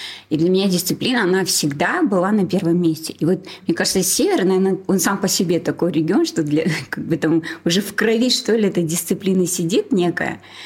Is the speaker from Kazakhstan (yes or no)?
yes; Ekibastuz, Pavlodar Region, Kazakhstan; я же тоже с севера. Я родилась в Павлодарской области, в городе Кипастус. И я, получается, очень долгое время своей жизни родилась, училась, все на севере.